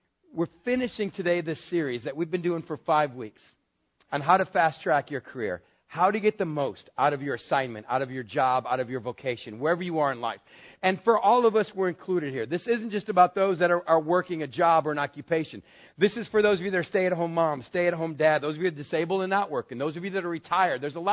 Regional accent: El Paso, Texas, United States; Now remember, I come from El Paso, Texas, out in the desert. Those of us out here know it takes a lot of water to have an avocado tree. Water is something we don't have in West Texas.

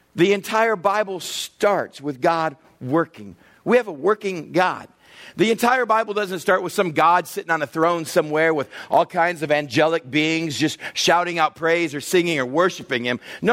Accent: California, United States; as a Westerner, as an American, it is eerie to be in a large city where everything stops.

